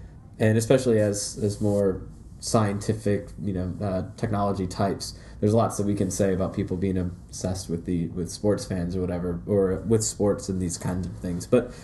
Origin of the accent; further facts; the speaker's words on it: Indiana, United States; I'm originally from Indiana. I was living in Indiana when the Colts, under the glorious Peyton Manning, one. I'm from Indiana.